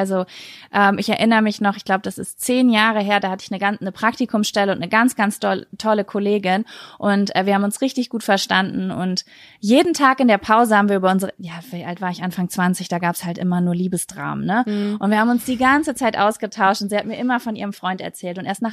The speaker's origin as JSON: {"language": "German", "town": "Lübbecke", "region": "North Rhine-Westphalia", "country": "Germany", "said": "Aus Nordrhein-Westfalen, Lübbecke, in der Nähe von Bielefeld."}